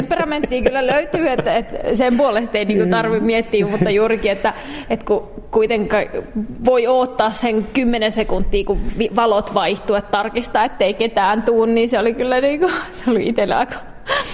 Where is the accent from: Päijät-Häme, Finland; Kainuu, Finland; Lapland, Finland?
Lapland, Finland; Rovaniemi; now in Kittilä, Finland; mie tuun Rovaniemeltä ja 2017 mie sain viran täällä nuorisotyön ohjaajana ja siitä asti mie oon Kittilässä asunut